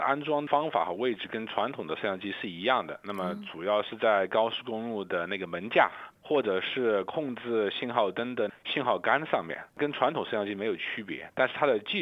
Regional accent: Australia

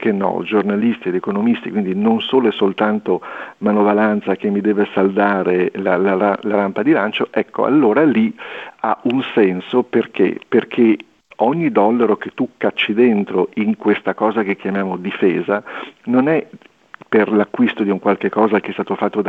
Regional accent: Liguria, Italy; L'altra cosa che invece è da ligure, ci metto il cuore

